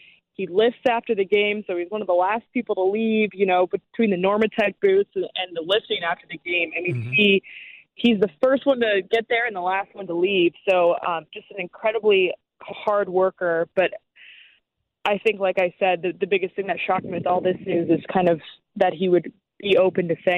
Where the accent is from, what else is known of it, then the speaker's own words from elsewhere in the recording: Colorado, United States; You know, I growing up in Colorado, so there are a lot of Cubs fans who for so long watched the Cubs on WGN before the Rockies were a franchise.